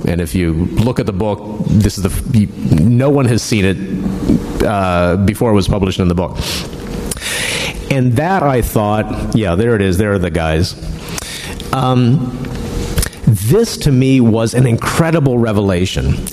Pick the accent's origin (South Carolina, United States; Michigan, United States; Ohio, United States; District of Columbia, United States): District of Columbia, United States; Washington; I had been working at an archive in my hometown, Washington, D.C.